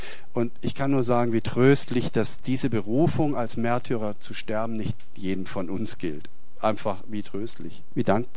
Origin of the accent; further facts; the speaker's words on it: Southern Germany, Germany; Ich komme aus Süddeutschland